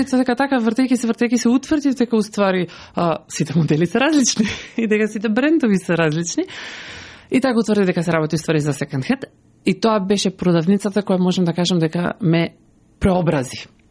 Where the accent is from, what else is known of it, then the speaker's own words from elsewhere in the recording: Bitola, Pelagonia, North Macedonia; moved away; Се доселивме, да. Јас сум од Битола, сопругот од Скопје.